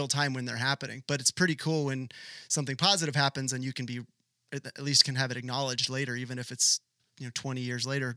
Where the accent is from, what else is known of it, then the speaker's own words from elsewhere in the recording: Sacramento, California, United States; I had wrote for the Sacramento Bee, my hometown newspaper